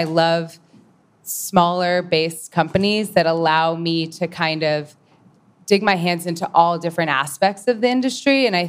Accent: New York, United States; So I grew up on Long Island.

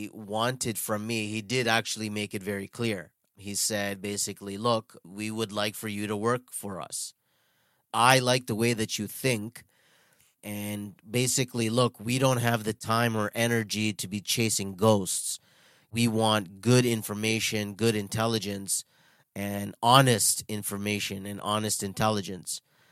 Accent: Toronto, Ontario, Canada; I'm born and raised in Toronto, Canada, from Indian parents, growing up in a very strict household.

